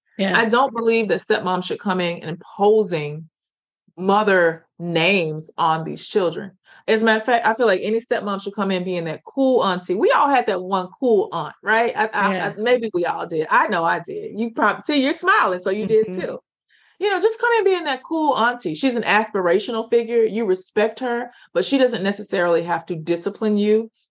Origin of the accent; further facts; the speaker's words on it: the South, United States; And I'm from the South, and we put Miss or Mister in front of every adult's name.